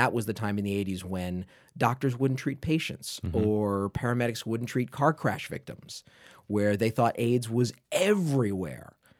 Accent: Santa Monica, California, United States; I grew up in Santa Monica, pretty much.

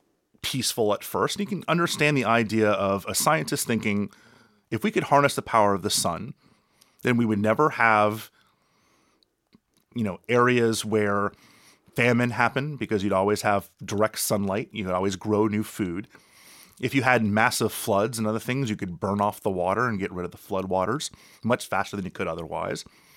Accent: Miami, Florida, United States; I'm from Miami originally, and I've lived through at least 12 hurricanes.

